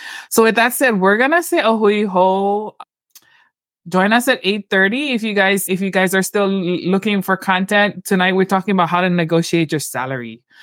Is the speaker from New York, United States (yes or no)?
no; Hawaii, United States; I love being Hawaiian. That's all I got to say. I'm so honored to be Hawaiian and to represent our people and carry our aloha and our kuleana and our kupuna with us wherever we go